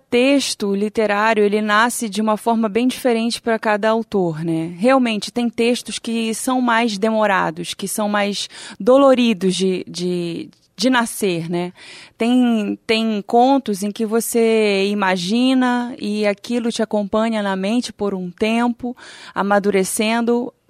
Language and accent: Portuguese; Belém, Pará, Brazil; born there; na região, né, onde eu nasci, na cidade onde eu nasci, em Belém.